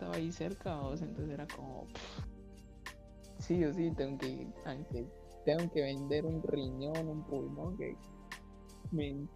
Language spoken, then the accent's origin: Spanish; Guatemala; Entonces empezamos a hacer ahí relajo porque, pues, las palabras guatemaltecas, pues, solo las conocemos, ¿no?